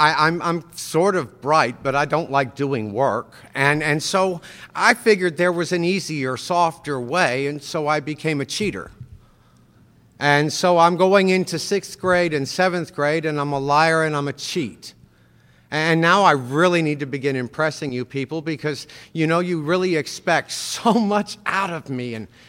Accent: Pittsburgh, Pennsylvania, United States; And I was disenrolled from Pittsburgh Public Schools for lack of attendance.

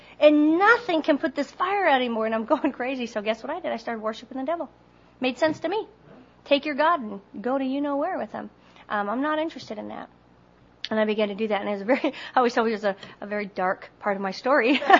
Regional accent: Montana, United States; I'm from Montana, so it was a skiing kind of thing.

